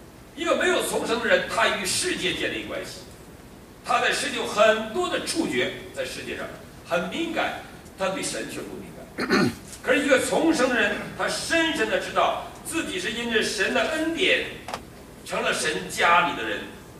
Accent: Northeast China, China; 我们大陆尤其讲关系，我们东北什么都靠关系

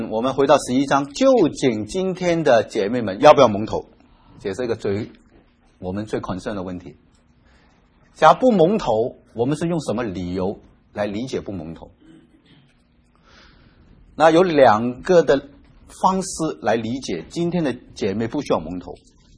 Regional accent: China

